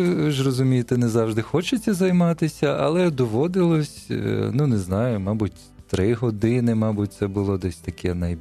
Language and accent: Ukrainian; Zhytomyr, Zhytomyr Oblast, Ukraine; Я народився в Житомирі, тому займався в школі і в музичному училищі в Житомирі. А потім в Києві вже займався в консерваторії.